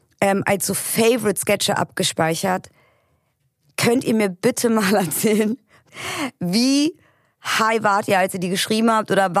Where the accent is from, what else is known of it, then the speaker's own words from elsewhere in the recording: Berlin, Germany; ich komme ja auch aus Berlin-Kreuzberg, ich bin da aufgewachsen